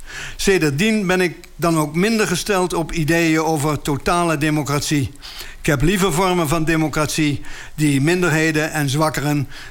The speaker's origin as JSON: {"language": "Dutch", "region": "Gelderland", "country": "Netherlands", "accent": "Gelders", "said": "mijn tongval. Dat Gelderse accent, die zachte G, heb ik altijd gehouden."}